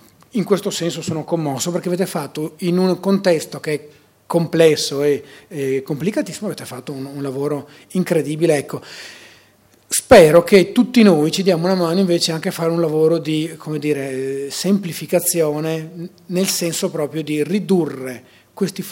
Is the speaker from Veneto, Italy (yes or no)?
yes; Vicenza, Veneto, Italy; accent: Vicenza dialect; Sentite anche che sono di Vicenza, della mia cadenza dialettale, ma portate pazienza.